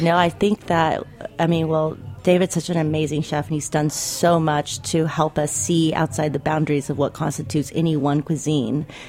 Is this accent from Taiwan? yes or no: yes; Taiwan; the lifestyle through food and culture that I grew up with in Taiwan.